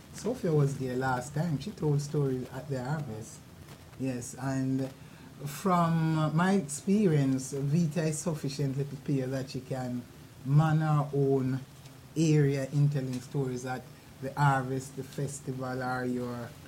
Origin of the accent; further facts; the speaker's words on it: Jamaica; As a Jamaican storyteller, we always like to tell stories about animals, places, ghosts, and people.